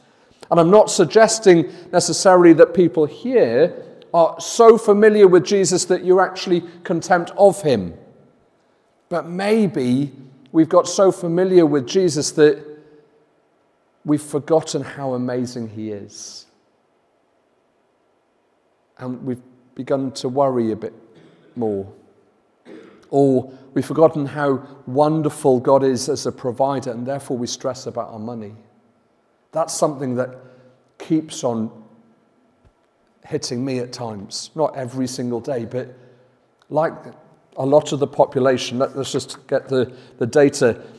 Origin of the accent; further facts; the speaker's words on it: United Kingdom; That's maybe one of the areas that, as British people, we worry about the most